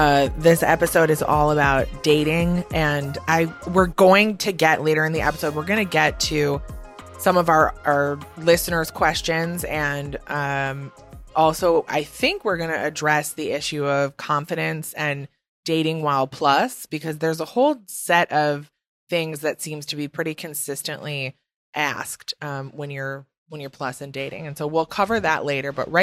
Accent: Midwest, United States; accent: Midwest; I definitely, my Midwest accent is back in full effect.

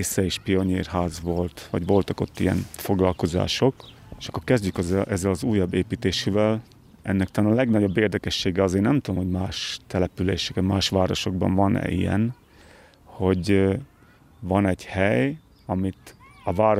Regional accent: Moldava nad Bodvou, Košice Region, Slovakia; én Szepsinek az úgynevezett hegy nevű részén nőttem fel, ami azt jelenti, hogy volt kertünk is, volt tyúkunk is, volt nyulunk is, és itt volt, akinek még sertése is volt. Tehát ez ilyen kevert életmód volt akkoriban.

